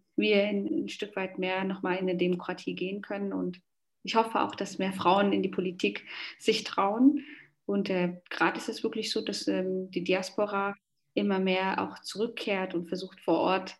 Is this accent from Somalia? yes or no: yes; Somalia; Und in Somalia, letztes Jahr, glaube ich noch, war das Land am Horn Afrika, was ja auch mein Heimatland ist, ein bisschen verschont geblieben.